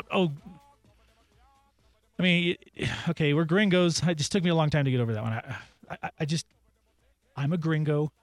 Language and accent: English; Boulder, Colorado, United States; So growing up in Boulder, and we grew up kind of near the mountain.